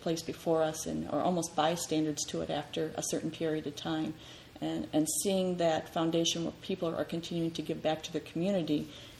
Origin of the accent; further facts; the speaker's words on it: Michigan, United States; Well, I was originally born and raised in Michigan, in northern lower Michigan